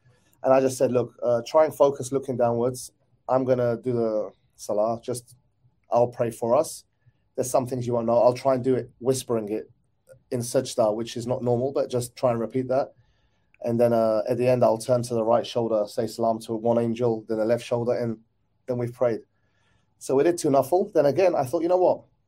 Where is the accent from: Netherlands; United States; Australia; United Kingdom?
United Kingdom; Southend-on-Sea, East of England; now in Dubai, United Arab Emirates; I'm from Southend-on-Sea in Essex. So we knew each other, you know, like you have peers in the martial arts world. So then I moved to Dubai in 2008.